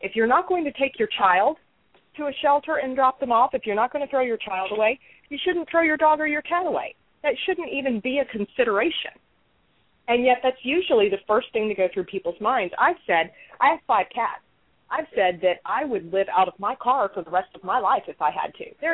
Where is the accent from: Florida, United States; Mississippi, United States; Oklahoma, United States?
Florida, United States; Orlando; now in Pasco County, United States; And for my part, too, I moved over to Pasco County from the Orlando area. That's where I'm originally from, 18 years ago.